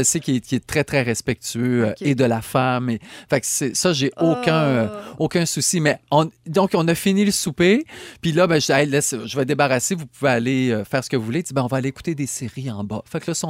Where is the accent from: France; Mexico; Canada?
Mexico; French is a second language; moved away; Alors, tu viens d'où? Ben, je suis mexicaine. Depuis combien de temps tu es ici? Ben, ça fait comme 3 ans.